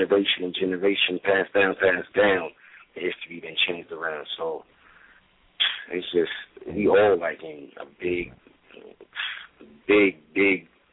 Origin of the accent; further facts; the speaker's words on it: New York, United States; just because I'm from New York like them, I mean, I'm trying to do it like them.